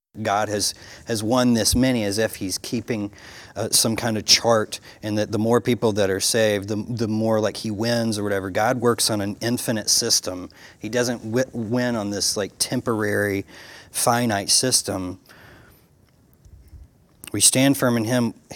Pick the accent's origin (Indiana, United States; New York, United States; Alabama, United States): Alabama, United States; and we are from Alabama. So I apologize if you don't understand my language, y'all.